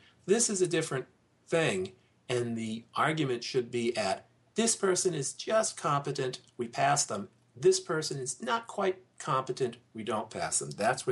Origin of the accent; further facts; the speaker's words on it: New England, United States; I'm from New England. We have the reputation as being thrifty, and I am thrifty.